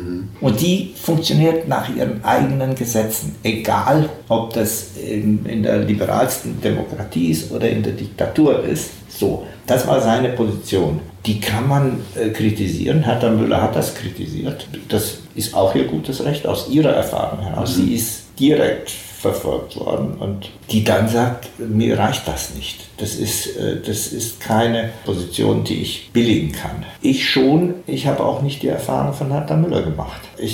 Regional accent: Romania; moved away as an adult; Ich bin 1975 aus Rumänien ausgewandert, da war ich 23.

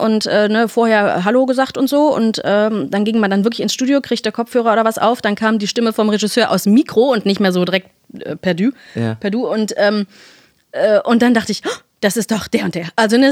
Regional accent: Cologne, North Rhine-Westphalia, Germany; Ich bin in Köln geboren, aufgewachsen.

